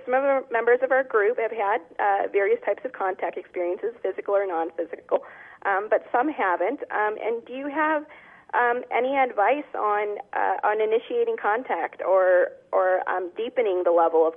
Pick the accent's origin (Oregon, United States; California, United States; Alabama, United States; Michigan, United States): Oregon, United States; Portland; I'm visiting from Portland, Oregon. I'm here at the ranch.